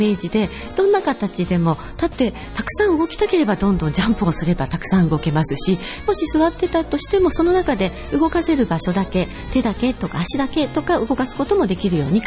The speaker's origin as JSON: {"language": "Japanese", "region": "Kyushu", "country": "Japan", "also_born_or_lived": "Nagoya", "moved": "yes", "lives_now": "Toyohashi, Japan", "said": "九州で、学生時代に名古屋へ来て、そのまんまこちらに、住んでいるというような状況です。"}